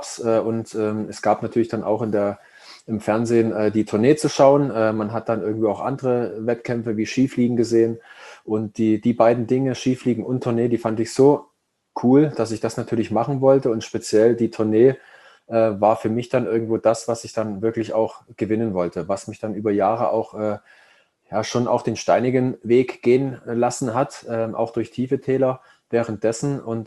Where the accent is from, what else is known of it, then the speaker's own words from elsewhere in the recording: Saxony, Germany; ich bin ja im Erzgebirge aufgewachsen in der damaligen DDR